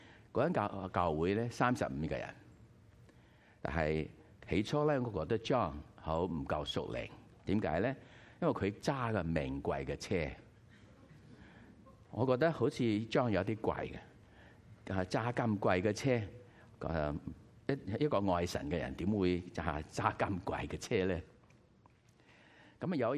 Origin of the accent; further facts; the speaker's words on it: China; Cantonese is a second language; 我唔系广东人，我系捞松啊。啊，广东话就唔系我嘅母语啊